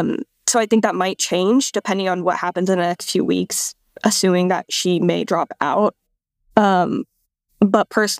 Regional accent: Dayton, Ohio, United States; now in Columbus, United States; Yeah, I'm originally from Dayton, but I'm in Columbus finishing up school.

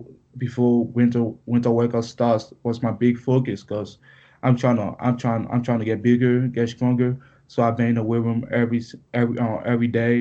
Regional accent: Liberia; now in United States; It was tough. My accent was it was a main downfall. It was a hard transition for me

